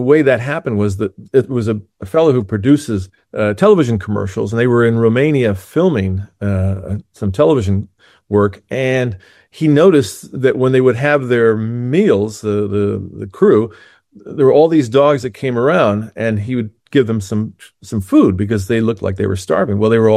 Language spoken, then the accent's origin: English; Switzerland; English is a second language; Well, actually, I grew up in Switzerland